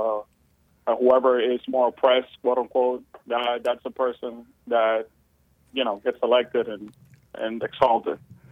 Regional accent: New York, United States; now in Michigan, United States; So when I came to do my master's here at Michigan, I'm from New York, and I have experienced everything that we have been talking about

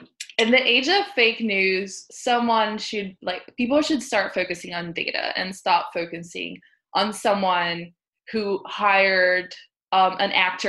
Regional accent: Brazil; now in Brooklyn, United States; I'm located in Brooklyn, New York, and I'm originally from Brazil.

